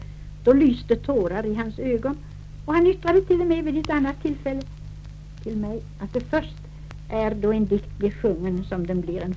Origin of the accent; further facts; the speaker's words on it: Blekinge, Sweden; att finna upp som det hette hemma i Blekinge, det vill säga att hitta på en melodi